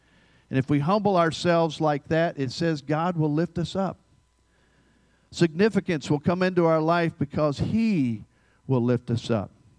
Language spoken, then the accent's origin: English; the North, United States; I'm from the North, by the way. I don't sound like it.